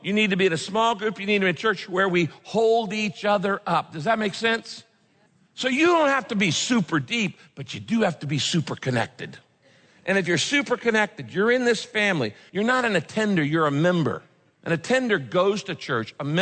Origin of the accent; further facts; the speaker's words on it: Redwood Valley, California, United States; I grew up in the Redwoods in Northern California. I grew up in a little town called Redwood Valley, not Redwood City, Redwood Valley, way up in the northern part of the state.